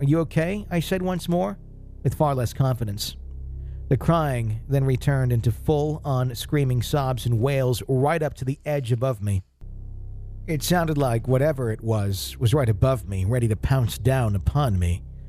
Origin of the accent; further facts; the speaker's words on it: Wisconsin, United States; I'm just thinking of, you know, growing up in Dairyland, you know, many, many hours. Not me, but I had friends and all that, you know, who'd farm and lots of long hours out there.